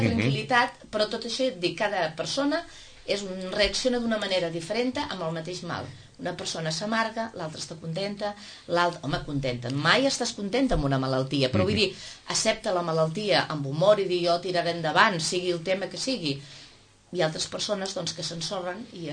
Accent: Catalonia, Spain; jo tenia 21 anys, estava aquí a Sitges, el meu pare vivia aquí a la província de Tarragona, en un poblet d'on soc jo

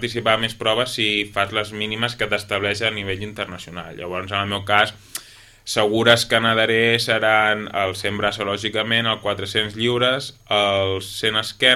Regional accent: Vilafranca, Catalonia, Spain; reprendre el món de la natació quan era jovenet al club del meu poble a Vilafranca

